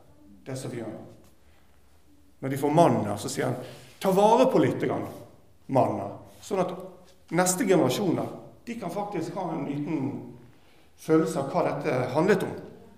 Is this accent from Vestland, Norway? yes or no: yes; Vestland, Norway; Og jeg er fra Nordhordland. Jeg vokste opp i Nordhordland.